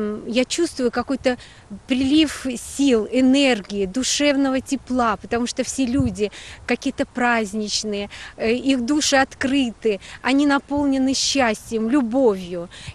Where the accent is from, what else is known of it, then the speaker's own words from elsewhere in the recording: Sevastopol, Ukraine; город моего детства, мой родной город, город русской славы, Севастополь.